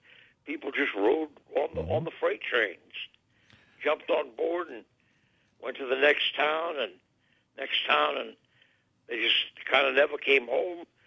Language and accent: English; Lafayette, Louisiana, United States; born there; I was born at home in Lafayette.